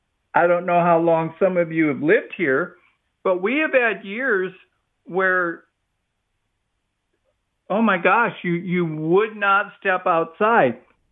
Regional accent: Midwest, United States; And I'm from the Midwest where we would get mayflies. We call them shadflies.

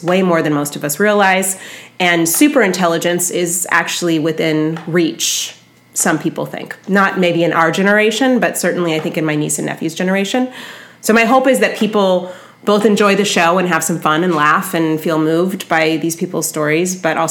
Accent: San Francisco, California, United States; I'm from San Francisco as being a preferred audience member.

